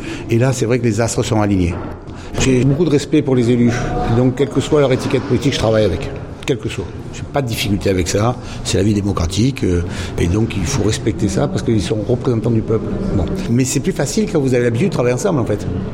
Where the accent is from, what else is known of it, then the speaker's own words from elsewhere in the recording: Provence-Alpes-Côte d'Azur, France; Provence-Alpes-Côte d'Azur, on n'est pas des pacaïens, on est des Alpins, des Provençaux, des Alzuriens.